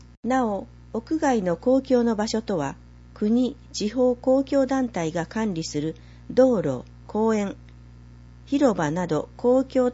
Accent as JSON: {"language": "Japanese", "region": "Hiroshima", "country": "Japan", "said": "私の出身の広島市ではすでに同じような条例ができています。"}